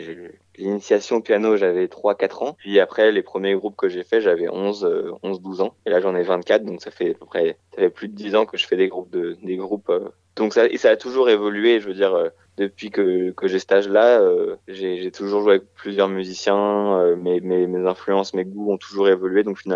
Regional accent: Paris, Île-de-France, France; l'éducation musicale que je me suis faite, je l'ai eue vraiment tout seul à Paris, en grandissant à Paris

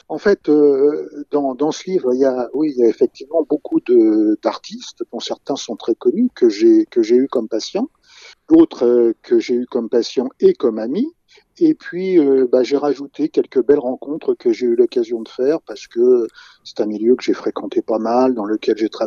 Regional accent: Le Pouliguen, Pays de la Loire, France; Il y en a eu sur sur ma ville natale qui est le Pouliguen, c'est pas très loin de chez vous.

